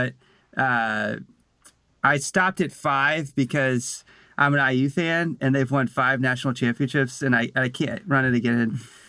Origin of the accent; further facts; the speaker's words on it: Bloomington, Indiana, United States; I'm from Bloomington, so I had a little bit of an advantage because those are all the old roads that I just grew up running.